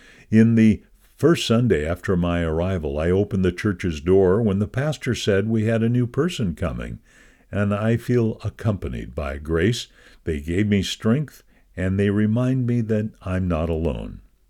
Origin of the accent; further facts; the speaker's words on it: Puerto Rico; Growing up in Puerto Rico, I learned that after hurricane storms and anything was quite stressful, that sharing a meal was very important.